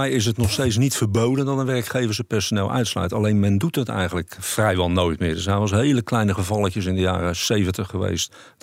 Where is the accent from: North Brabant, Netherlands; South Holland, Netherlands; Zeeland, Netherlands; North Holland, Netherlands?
South Holland, Netherlands; Rotterdam; Ik kom uit Rotterdam.